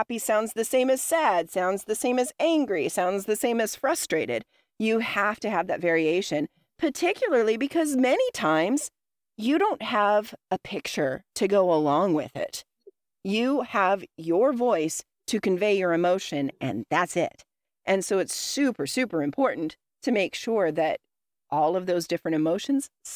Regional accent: Dodge City, Kansas, United States; also born or lived in Ohio; So I came from the Midwest. I was born in Ohio. I grew up in Dodge City, Kansas. And then my family was Southern.

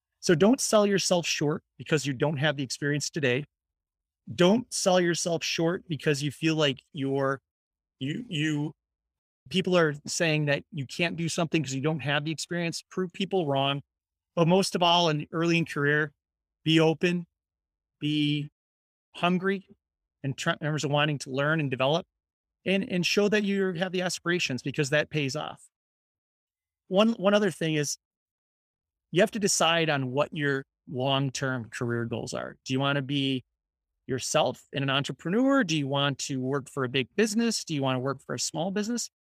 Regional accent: Chicago, Illinois, United States; So growing up in Chicago and in Southwest suburbs, you don't see a lot of beach.

